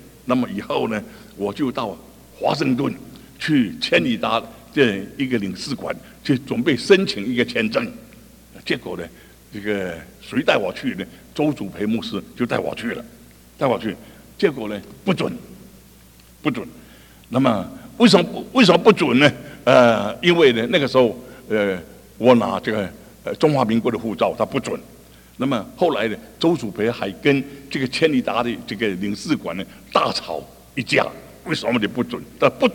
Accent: Fujian, China; accent: Fujian accent; 我说我是福建人，讲国语是福建腔，哪里会广东腔呢？

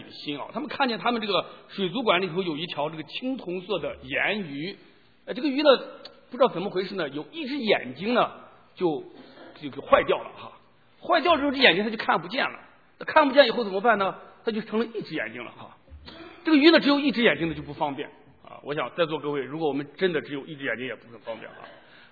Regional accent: Shaanxi, China; accent: Shaanxi dialect; 用我们陕西话来讲说，长着一对窟窿出气呢

